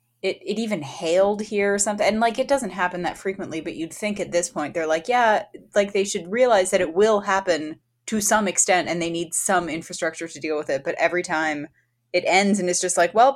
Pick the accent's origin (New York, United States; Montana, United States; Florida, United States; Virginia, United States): Virginia, United States; So I grew up in Virginia, like right outside of Washington, D.C., but our high school curriculum was Virginia curriculum.